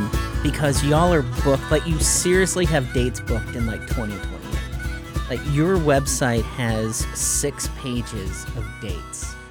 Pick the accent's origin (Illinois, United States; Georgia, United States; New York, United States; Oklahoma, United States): Georgia, United States; Rome; I'm from Rome, Georgia, and I saw you guys were playing in Rome.